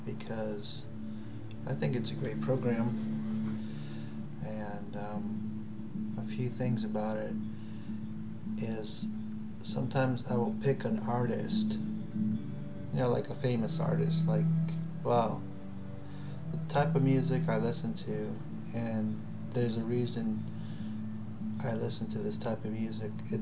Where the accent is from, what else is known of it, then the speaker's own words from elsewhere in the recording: Northeast, United States; it's because of growing up in the Northeast, and actually my radio station in my hometown was called Northern New England's